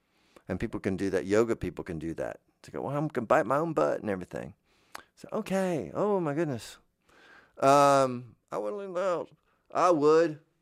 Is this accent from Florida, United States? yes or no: yes; Florida, United States; I grew up in Florida.